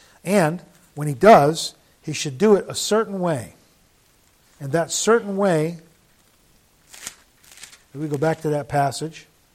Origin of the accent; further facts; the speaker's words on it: Agawam, Massachusetts, United States; I remember growing up in Agawam, Massachusetts. We had a lot of traditions.